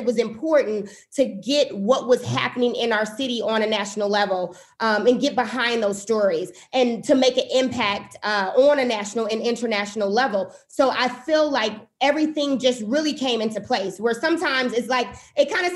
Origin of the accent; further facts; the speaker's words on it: Milwaukee, Wisconsin, United States; So I am a Milwaukee native where I grew up in Milwaukee.